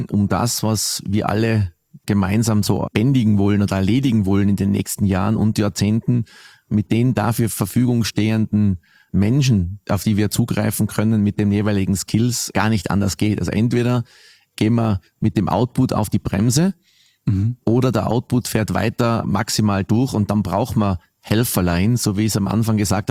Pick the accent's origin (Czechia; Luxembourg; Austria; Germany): Austria; für mich als Österreicher würde ich mir … wünschen.